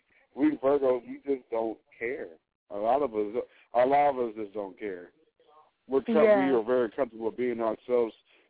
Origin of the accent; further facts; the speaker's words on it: New Jersey, United States; I'm from Jersey originally, so okay.